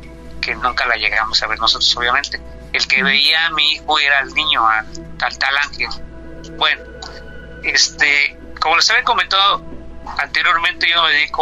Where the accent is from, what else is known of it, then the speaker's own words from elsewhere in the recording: Mexico City, Mexico; now in Mérida, Mexico; somos de la Ciudad de México, tenemos 2 años y medio viviendo aquí en Mérida.